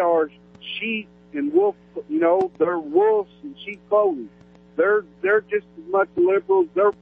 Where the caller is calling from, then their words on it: Cuba, Missouri, United States; Hey, Dave … calling from Cuba, Missouri.